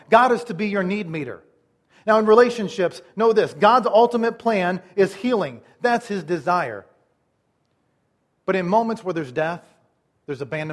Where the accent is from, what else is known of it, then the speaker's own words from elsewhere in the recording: Iowa, United States; Now, remember, I'm from Iowa, okay? I'm a little bit naive. We watch corn grow and deer run, pretty much.